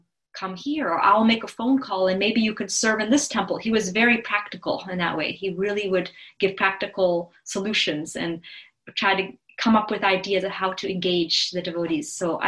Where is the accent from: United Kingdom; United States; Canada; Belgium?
Belgium; my parents are disciples of Srila Prabhupada, and they were living in Belgium. I was born in Belgium, Europe